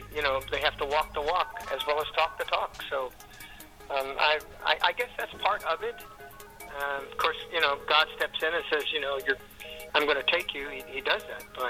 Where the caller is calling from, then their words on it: Nashville, Tennessee, United States; I'm calling you from Nashville, and it's a beautiful sunny day here.